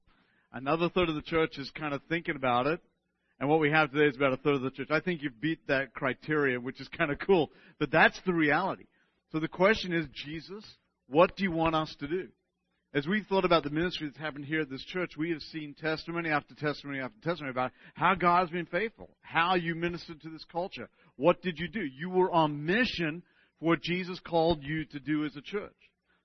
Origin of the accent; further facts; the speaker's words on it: Sydney, New South Wales, Australia; now in United States; if you can't pick up my accents from Australia, so I'm from Sydney originally, where wallabies, kangaroos, all that kind of stuff thrive and live.